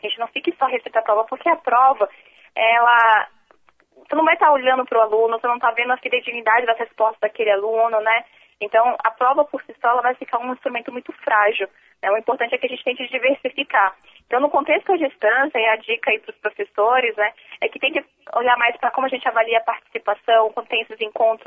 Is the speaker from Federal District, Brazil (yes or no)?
yes; Brasília, Federal District, Brazil; now in São Paulo, Brazil; vivi a vida toda em Brasília, mas agora estou em São Paulo, né?